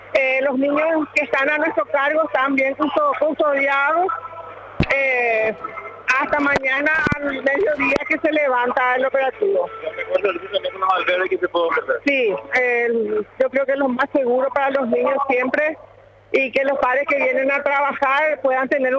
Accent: Paraguay; es una realidad nacional contra lo que tenemos que luchar todos como paraguayos, sociedad, Estado, Iglesia

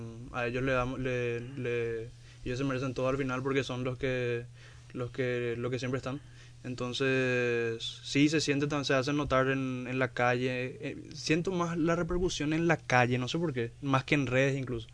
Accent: Ciudad del Este, Alto Paraná, Paraguay; yo soy de Ciudad del Este, en Ciudad del Este está creciendo mucho también la movida urbana, musical, y tenemos conciertos por allá

